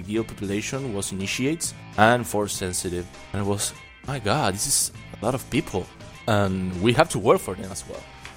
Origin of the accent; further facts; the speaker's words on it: Uruguay; English is a second language; Well, I'm from Uruguay, South America. Sorry if I don't speak really good. I had my accent.